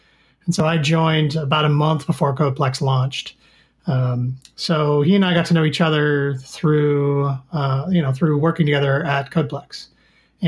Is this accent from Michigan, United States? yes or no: yes; Detroit, Michigan, United States; also born or lived in Boston / Denver; now in Seattle, United States; I lived in Detroit, the Detroit area where I grew up, also Denver. And then now I live in the Seattle area